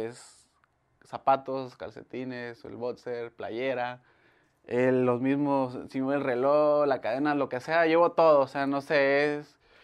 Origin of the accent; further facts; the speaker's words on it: Tabasco, Mexico; also born or lived in Córdoba, Veracruz; yo soy nativo, yo nací en Córdoba, pero mi vida beisbolera y, bueno, me mudé muy chico a Tabasco.